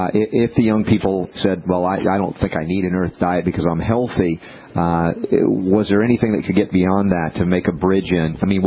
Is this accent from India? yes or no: no; Australia; now in United States; As an Aussie coming to America, you think, land of freedom.